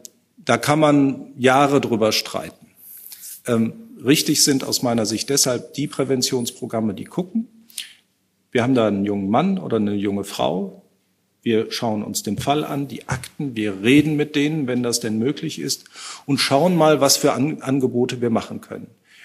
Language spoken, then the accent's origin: German; North Rhine-Westphalia, Germany; Ich will eins nennen aus meinem Heimatbundesland, aus Nordrhein-Westfalen.